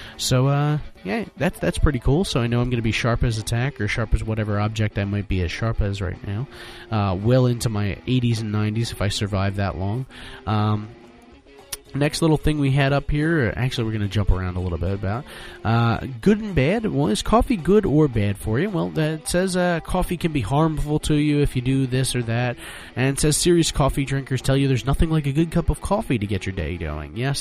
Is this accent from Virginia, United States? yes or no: no; Philadelphia, Pennsylvania, United States; Now, I'm from Philadelphia, Philly as it were, and one of the main culinary masterpieces that our city is famous for is the Philadelphia cheesesteak, the Philly cheesesteak.